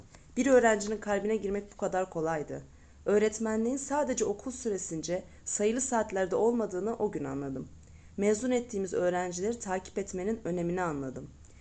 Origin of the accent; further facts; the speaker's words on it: Ankara, Turkey; moved away as an adult; now in Çankırı, Turkey; İlk defa Ankara dışına çıkacak, ailemden, memleketimden, sevdiklerimden ayrı kalacaktım.